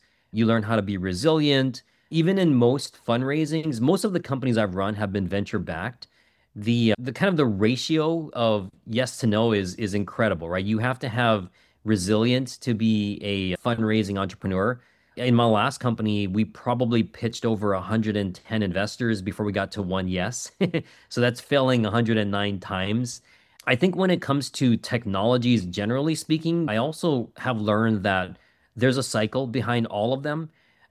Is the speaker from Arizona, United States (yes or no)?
no; Hawaii, United States; I'm from Hawaii originally, and in Hawaii, we have islands